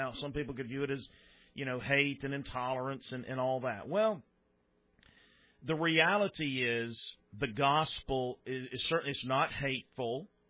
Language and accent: English; the South, United States; even as one who's born and raised in the South, it's not because I was born and raised here.